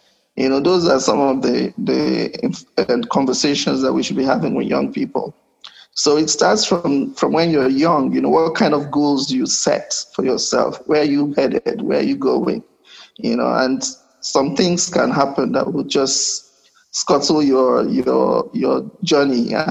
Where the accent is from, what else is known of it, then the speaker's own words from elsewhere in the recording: Okrika, Rivers, Nigeria; And from my observation in River State, from where I come, I come from Okrika